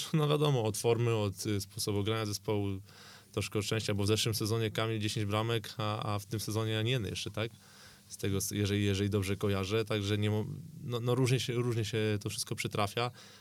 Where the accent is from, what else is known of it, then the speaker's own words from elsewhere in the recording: Kielce, Świętokrzyskie Voivodeship, Poland; bo pochodzę z Kielc, tam się urodziłem